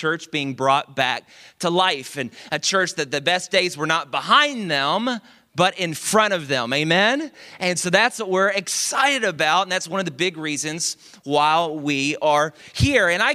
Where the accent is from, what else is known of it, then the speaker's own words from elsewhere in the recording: Dallas, Texas, United States; now in Houston, United States; I'm originally from Dallas.